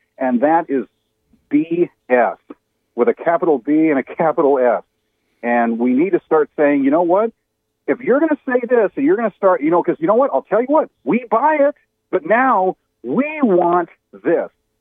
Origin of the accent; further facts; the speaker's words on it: California, United States; It's, you know, to me, you know, I was originally from California. We heard this stuff, God, since like the 90s.